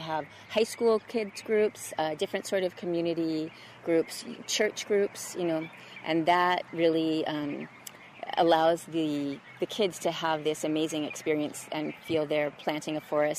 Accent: Kailua, Hawaii, United States; I grew up in Kailua, and this is right here.

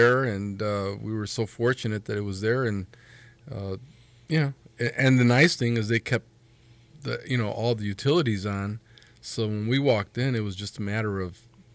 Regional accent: East Chicago, Indiana, United States; Well, I grew up in East Chicago, Indiana, and was one of seven kids. And my parents, they basically immigrated here from Mexico back in the 50s.

